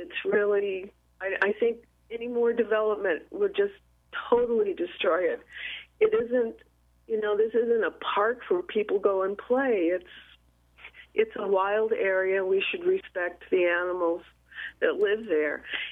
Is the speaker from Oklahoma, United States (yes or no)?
no; Albuquerque, New Mexico, United States; I'm a native Albuquerquean. I was born and raised in the North Valley. And when I was a child, I could walk to the river.